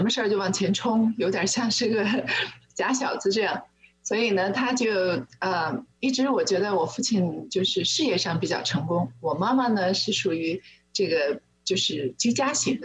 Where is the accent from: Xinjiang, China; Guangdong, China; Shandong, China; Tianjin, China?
Tianjin, China; now in Seattle, United States; 我是来自天津，当时呢是因为工作的关系，所以有这个公派出国的机会，所以一直往返于中国和美国还有其他国家